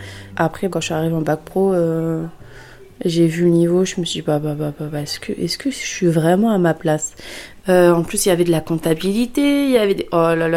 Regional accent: Grigny, Île-de-France, France; J'ai grandi donc à la Grande Borne, à la place aux Herbes.

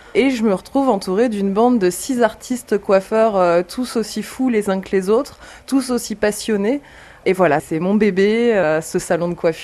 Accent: Versailles, Île-de-France, France; now in Paris, France; Moi, j'ai été élevée à Versailles avec une éducation très religieuse. Quand je suis partie à 17 ans de chez mes parents, je suis arrivée à Paris et j'ai découvert la vie.

